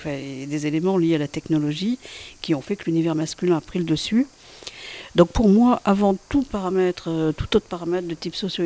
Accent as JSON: {"language": "French", "town": "Toulouse", "region": "Occitanie", "country": "France", "said": "Moi qui suis effectivement occitaniste, je suis de Toulouse"}